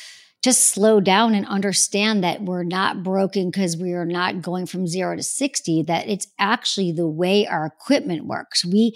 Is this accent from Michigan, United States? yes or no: yes; Michigan, United States; I always think about like growing up in Michigan, right?